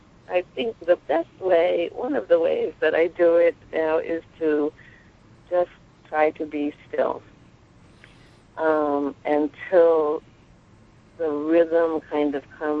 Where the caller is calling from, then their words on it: New York, United States; I'm not in your fair city. I'm on Long Island.